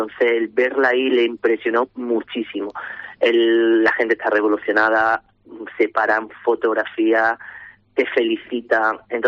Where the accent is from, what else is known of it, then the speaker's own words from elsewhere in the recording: Cáceres, Extremadura, Spain; soy cacereño de pura cepa y devoción hacia la patrona.